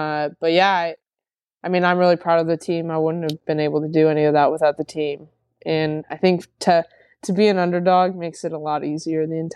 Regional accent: California, United States; now in Australia; But also just how earthy, I grew up in California, so like how earthy Australia is.

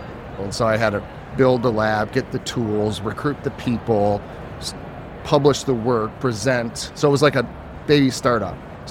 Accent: Cleveland, Ohio, United States; Born and raised in Cleveland, Ohio, and then I went down to, so Cleveland's kind of the home.

